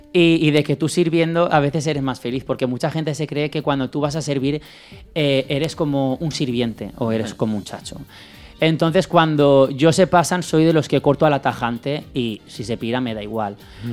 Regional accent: Alzira, Valencian Community, Spain; Sí, soy de Alcira.

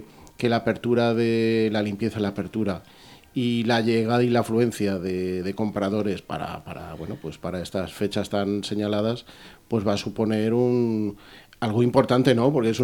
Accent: Sisante, Castilla-La Mancha, Spain; el segundo día de Navidad en mi pueblo, en Sisante, en Cuenca, se celebraba, por lo menos era medio festivo.

